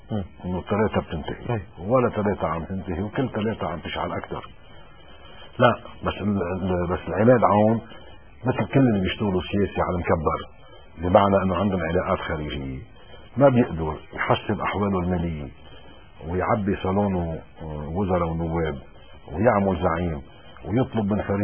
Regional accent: Lebanon; انا كمواطن لبناني وكمواطن مسيحي

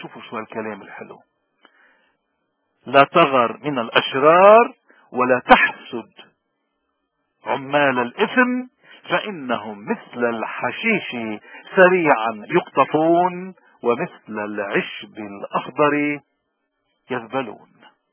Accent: Lebanon; شو الكارثة اللي ضاربتنا كلبنانيين وين ما كنا، بلبنان أو بلاد الاغتراب؟

